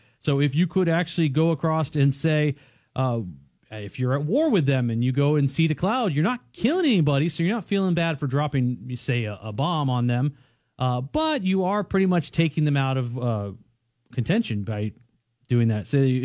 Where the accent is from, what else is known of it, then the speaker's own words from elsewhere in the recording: Florida, United States; I grew up over in Brevard County where NASA was